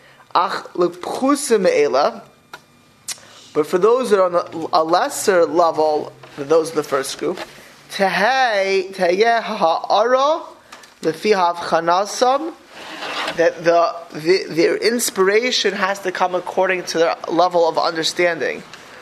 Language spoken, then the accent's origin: English; Miami Beach, Florida, United States; And I grew up in Miami Beach.